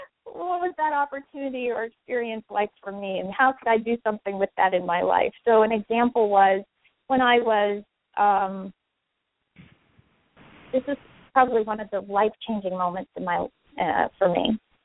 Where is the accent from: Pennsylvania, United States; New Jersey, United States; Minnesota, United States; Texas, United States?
Pennsylvania, United States; Pittsburgh; Sure. I'm from Pittsburgh, Pennsylvania.